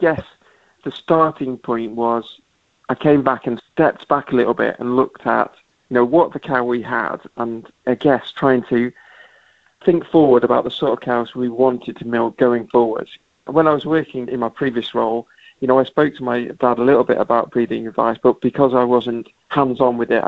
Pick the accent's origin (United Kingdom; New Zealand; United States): United Kingdom; we're British